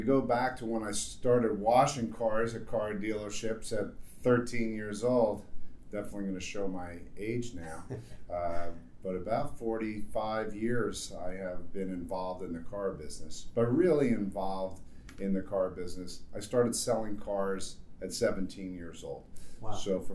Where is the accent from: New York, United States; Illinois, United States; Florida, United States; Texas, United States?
Florida, United States; also born or lived in New Jersey; And I kind of had a unique situation growing up, because I moved from New Jersey to Florida.